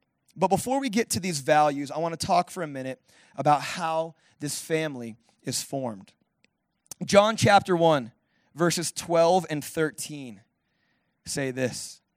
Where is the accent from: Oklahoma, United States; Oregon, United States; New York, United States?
Oregon, United States; And so I grew up in Oregon, which is where Christmas trees come from.